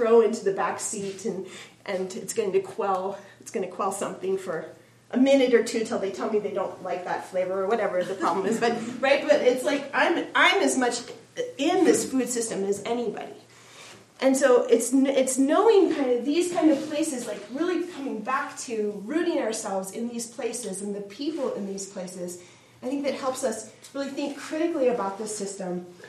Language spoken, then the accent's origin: English; Spokane, Washington, United States; I grew up just outside of Spokane. Here's Washington, right? So I'm from Eastern Washington, from right there.